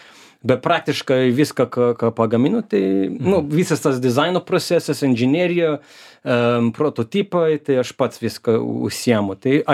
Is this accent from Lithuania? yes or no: no; Melbourne, Victoria, Australia; aš tai iš Melbourne'o